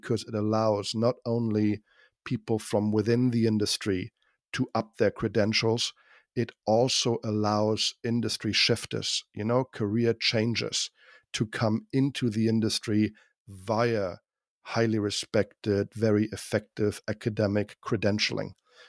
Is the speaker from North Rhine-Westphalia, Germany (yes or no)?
yes; Düsseldorf, North Rhine-Westphalia, Germany; a certain part of my hometown of Düsseldorf, Germany.